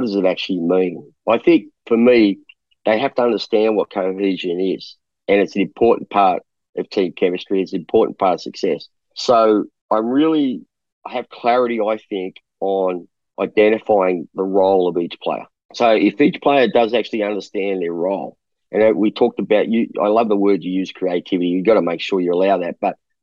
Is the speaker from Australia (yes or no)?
yes; Australia; I've got 2 Americans. I've got a Lithuanian. I've got a Filipino-American who went to school, and I'm an Aussie.